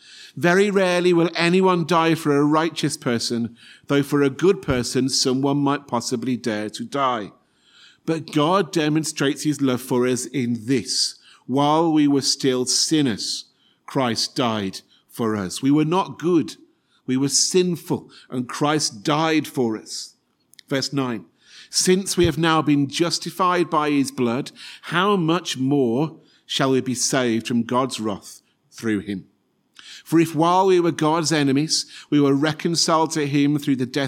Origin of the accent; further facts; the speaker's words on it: Kettering, East Midlands, United Kingdom; also born or lived in Salford; I was born in Salford, Greater Manchester. We moved when I was about two down to Kettering in Northampton where we lived.